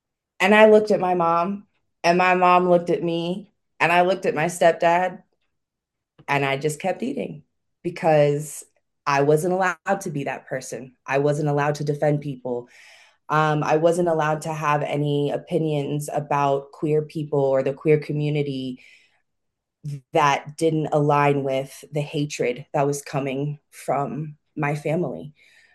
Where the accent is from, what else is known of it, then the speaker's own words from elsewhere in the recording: Washington, District of Columbia, United States; My mother growing up in New Jersey as a little Jewish girl, me growing up in DC.